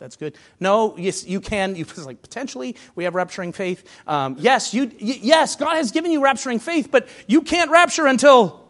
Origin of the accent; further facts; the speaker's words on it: Jeffersonville, Indiana, United States; You know, I'm from Jeffersonville